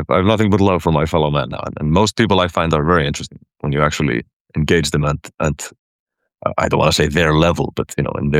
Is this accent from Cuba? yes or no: no; Iceland; I grew up in Iceland.